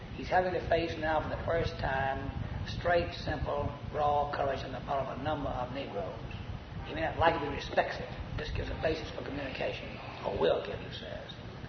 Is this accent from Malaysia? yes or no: no; the South, United States; Well, I'm a Southerner, so it kind of comes from the side of the people who are stuck with that.